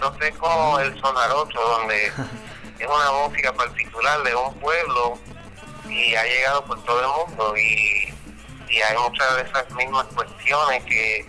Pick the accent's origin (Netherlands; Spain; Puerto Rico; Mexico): Puerto Rico; Y así es en mi comunidad, pues soy puertorriqueño, boricua